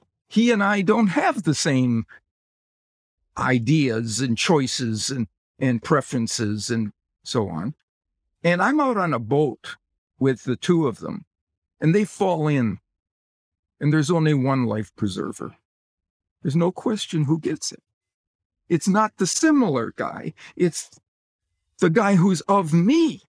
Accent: Wisconsin, United States; I grew up in Wisconsin, and the NFL team associated with Wisconsin is the Green Bay Packers.

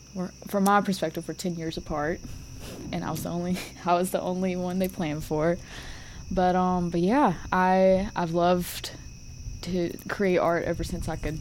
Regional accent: Starkville, Mississippi, United States; I'm actually born and raised here in Starkville.

